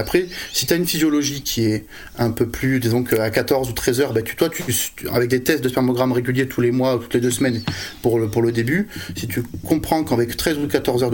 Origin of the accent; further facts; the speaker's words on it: Bordeaux, Nouvelle-Aquitaine, France; Moi je suis de Bordeaux